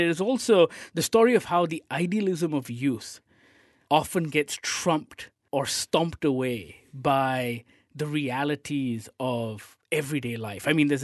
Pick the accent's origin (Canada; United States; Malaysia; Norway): Malaysia; Otherwise, no, I think this film, as a Malaysian, I think it is a definite watch